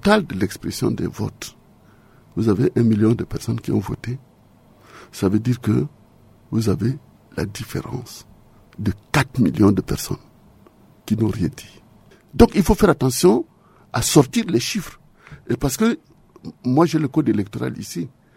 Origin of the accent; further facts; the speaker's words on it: Central African Republic; nous sommes des Centrafricains, monsieur le ministre.